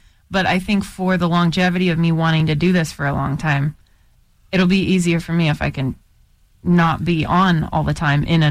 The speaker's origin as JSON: {"language": "English", "town": "Goshen", "region": "Indiana", "country": "United States", "tie": "born or raised there", "lives_now": "Minneapolis, United States", "said": "I lived in Goshen, Indiana, my hometown, previously to moving to Minneapolis"}